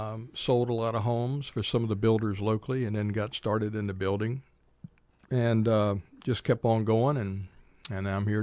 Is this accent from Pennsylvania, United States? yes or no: no; Virginia, United States; now in Charlottesville, United States; I grew up over in the Shenandoah Valley and went to school at Bridgewater College